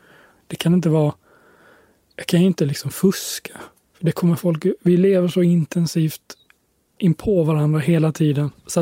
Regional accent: Sweden; Så att jag kommer från Sverige, så det känns... Det känns ändå lite sådär, lite Sverige ändå.

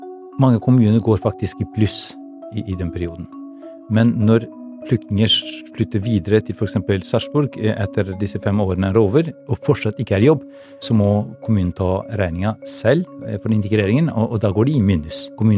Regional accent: Kosovo; Norwegian is a second language; moved away as an adult; now in Norway; Da jeg var 18 år gammel, så kom jeg fra Kosovo og det tidligere Jugoslavia til Norge som asylsøker.

